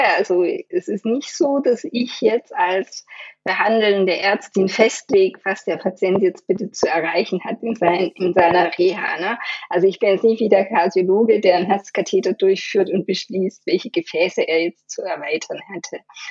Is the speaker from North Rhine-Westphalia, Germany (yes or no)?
no; Stuttgart, Baden-Württemberg, Germany; accent: Stuttgart dialect; also jetzt sage ich es mal in meinem Stuttgarter Dialekt